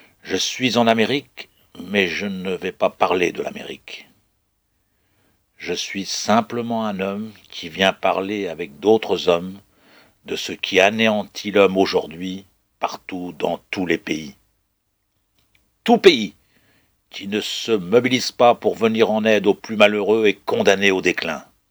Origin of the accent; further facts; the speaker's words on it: France; now in United States; Je suis un Français qui ne vient pas vous parler de la France. Je suis un curé qui ne vient pas vous parler de religion. Je suis en Amérique